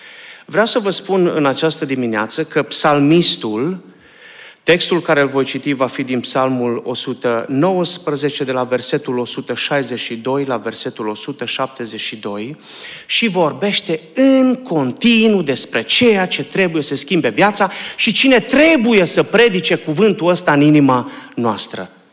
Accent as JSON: {"language": "Romanian", "town": "Arad", "region": "Arad County", "country": "Romania", "said": "Eu din România sunt din Arad și am crescut la Biserica din Nicalaca, fratele Borlovan. Păstorea atunci biserica când m-am născut."}